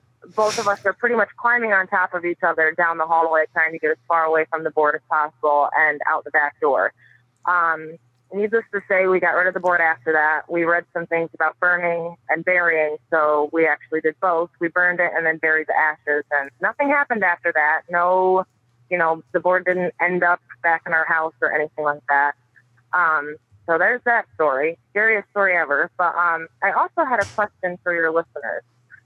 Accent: Pennsylvania, United States; I'm from Pennsylvania

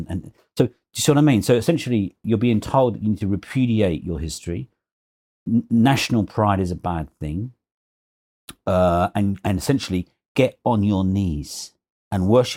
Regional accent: London, United Kingdom; I was born and bred in London, East London, young kid, grew up in a very ordinary, very poor working-class family in Hinton Hackney, East London, all right?

